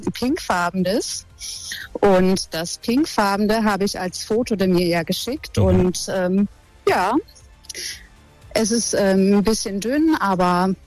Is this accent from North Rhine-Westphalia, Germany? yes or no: no; Ringsheim, Baden-Württemberg, Germany; Aus Ringsheim.